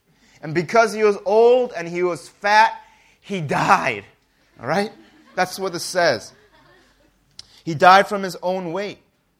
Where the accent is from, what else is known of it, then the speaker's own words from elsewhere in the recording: United States; And, you know, I grew up in the United States, and Mrs. Fields is like the best cookies back in the day, right?